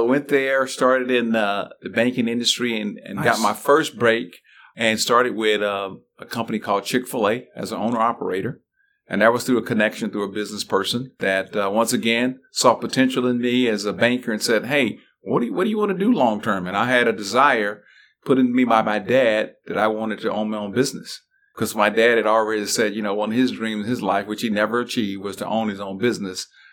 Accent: Carthage, Mississippi, United States; Well, I grew up in Mississippi in the 60s.

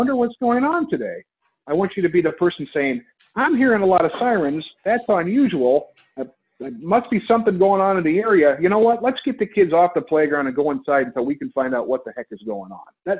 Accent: Midwest, United States; I grew up in the Midwest. I'm a pretty friendly guy.

